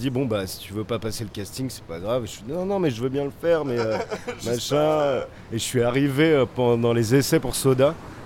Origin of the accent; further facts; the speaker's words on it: Île-de-France, France; Ça me permettait de sortir du lycée, de sortir du fin fond du 77, là où j'ai grandi. Et après avoir eu le bac, je suis arrivé à Paris.